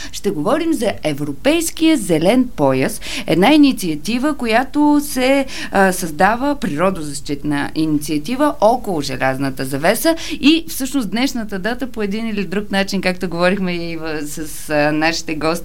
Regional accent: Burgas, Burgas Province, Bulgaria; тъй като самата аз съм от Бургас, с тази част на Странджа

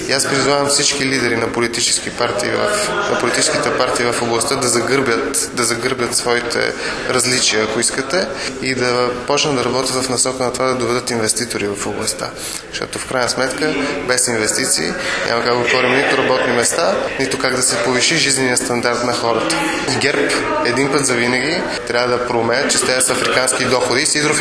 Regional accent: Sofia, Sofia City, Bulgaria; От София съм. Завършил съм Икономическия университет в град София и Военна академия в София.

